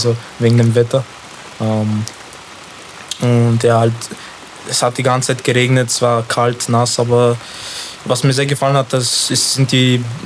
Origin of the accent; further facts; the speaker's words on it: Bulgaria; German is a second language; Ich komme ja auch aus Bulgarien, nur so nebenbei.